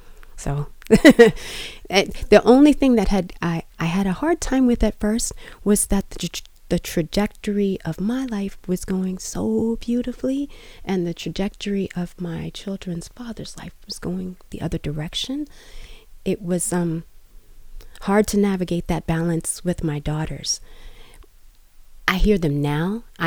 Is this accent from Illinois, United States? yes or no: no; Washington, District of Columbia, United States; I grew up in Washington, D.C. The monument, the museums and stuff are free.